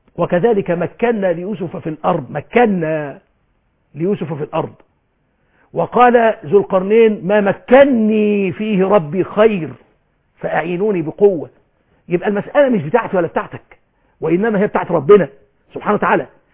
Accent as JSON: {"language": "Arabic", "country": "Egypt", "said": "بلدنا مصر"}